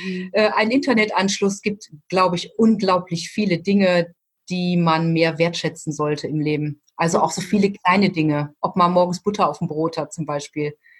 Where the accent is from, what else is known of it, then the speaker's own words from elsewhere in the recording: Wuppertal, North Rhine-Westphalia, Germany; ich bin 52 Jahre alt und ich komme aus Wuppertal in Nordrhein-Westfalen. Das liegt zwischen Düsseldorf und Köln und dem Ruhrgebiet, so mittendrin.